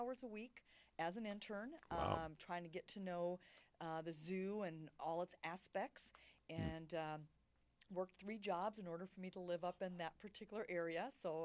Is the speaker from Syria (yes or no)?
no; Mankato, Minnesota, United States; I was born and raised in Minnesota, so I am a Midwest girl.